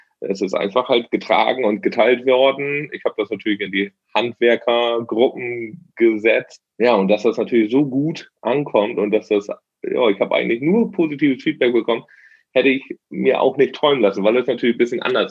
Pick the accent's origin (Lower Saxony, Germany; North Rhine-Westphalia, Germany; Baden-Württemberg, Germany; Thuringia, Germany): Lower Saxony, Germany; Oldenburg; ich komme hier aus dem hohen Norden, aus dem schönen Oldenburg. Oldenburg aus Oldenburg, muss man ja mal dazu sagen. Es gibt ja zwei. Ich bin hier aus Oldenburg.